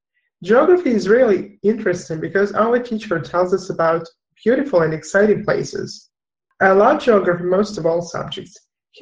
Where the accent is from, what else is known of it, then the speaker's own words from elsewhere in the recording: England, United Kingdom; Oh, yes, I'm English, and my parents are English too.